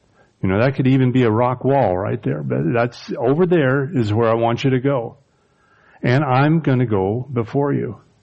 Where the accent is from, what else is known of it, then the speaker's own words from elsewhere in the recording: Oregon, United States; I thought, well, heck, I'm from Oregon.